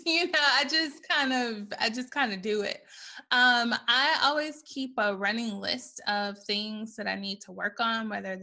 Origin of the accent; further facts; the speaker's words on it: Birmingham, Alabama, United States; and I moved back to my hometown of Birmingham, I guess in 2009, and I moved back to teach